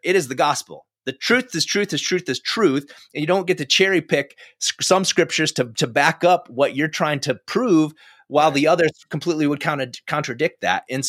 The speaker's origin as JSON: {"language": "English", "region": "South Dakota", "country": "United States", "tie": "born or raised there", "said": "I mean, I grew up in South Dakota and it was a town of like 900 people. So church is like right across the street from the bar."}